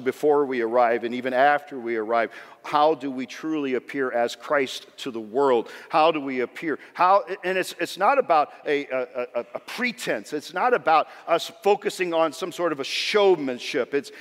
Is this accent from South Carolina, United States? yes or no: no; Illinois, United States; we grew up in Southern Illinois, and so we were not Chicago Cubs fans